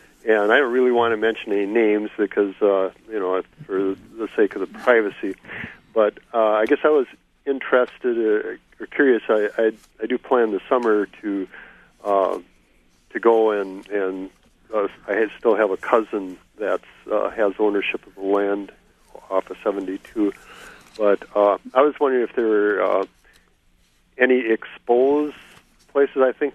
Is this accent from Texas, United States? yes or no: no; Menomonie, Wisconsin, United States; I grew up in Menominee and the Spring Valley area, and actually have family that was in Rock Elm